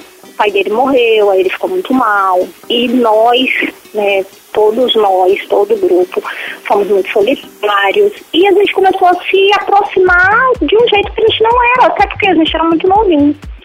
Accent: Brasília, Federal District, Brazil; now in São Luís, Brazil; Eu sou brasiliense, né, e a nossa infância foi toda junto, todo mundo junto, era um setor, a gente morava num setor

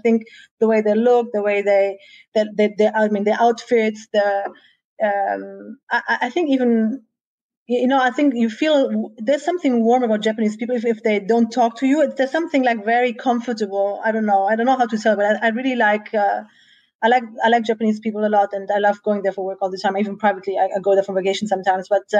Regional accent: Germany; I didn't live in Italy because I grew up in Germany

